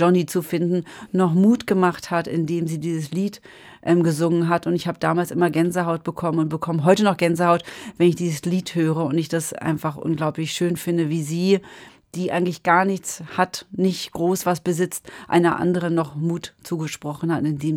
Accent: Berlin, Germany; als Berlinerin bin ich natürlich als Kind mit meinen Schwestern, mit meinen Eltern immer wieder ins Gripstheater gegangen

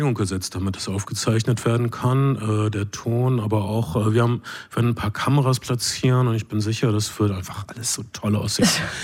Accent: Hamburg, Germany; Zum Beispiel in meiner Heimatstadt Hamburg

